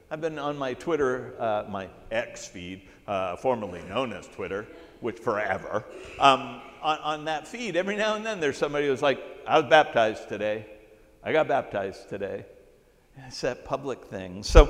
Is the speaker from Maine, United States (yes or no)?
yes; Auburn, Maine, United States; I grew up in Auburn, the Androscoggin River.